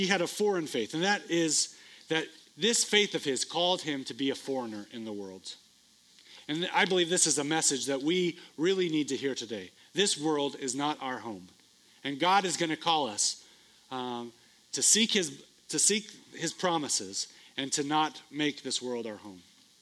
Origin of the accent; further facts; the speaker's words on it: United States; even though I'm an American living in America